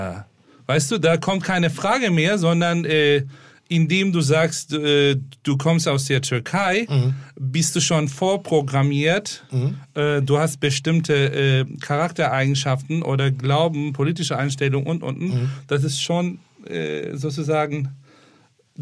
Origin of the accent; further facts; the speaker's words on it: Hamburg, Germany; wo kommst du denn her? Ja, aus Hamburg. Aus Hamburg?